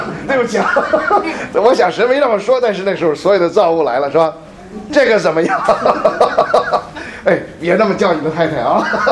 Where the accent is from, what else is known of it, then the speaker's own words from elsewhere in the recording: China; 我们中国人有一句话